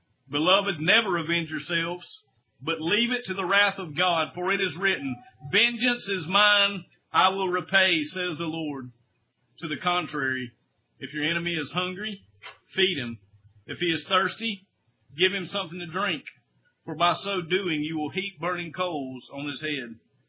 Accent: Claxton, Georgia, United States; as my brothers and sisters over here in my hometown of Claxton, Georgia

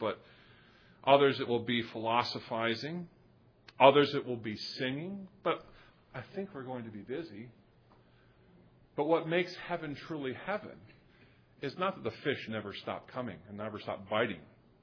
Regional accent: Chicago, Illinois, United States; Bears game. Okay, I'm from Chicago.

